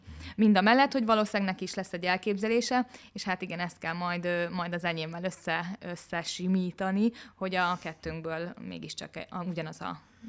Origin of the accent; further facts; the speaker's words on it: Zugló, Budapest, Hungary; Én vérbeli zuglói vagyok, mindig is zuglói voltam. Itt is születtem, és itt is laktam nagyon sokáig.